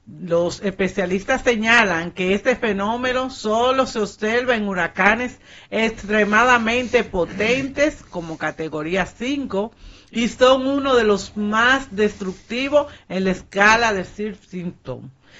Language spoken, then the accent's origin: Spanish; Dominican Republic; Nosotros como dominicanos, hoy recibimos de verdad que una oportunidad más para decirle a Dios gracias.